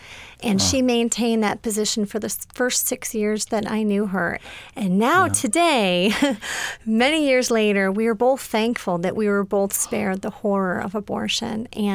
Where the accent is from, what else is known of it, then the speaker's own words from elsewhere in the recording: Michigan, United States; I'm from Michigan. My story is that I was adopted and raised in a secular Jewish home